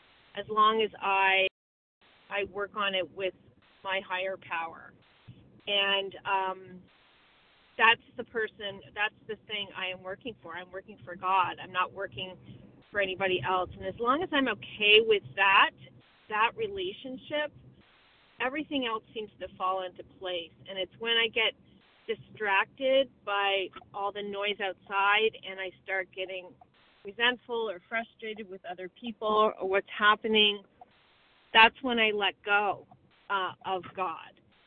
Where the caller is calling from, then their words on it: Vermont, United States; from Vermont.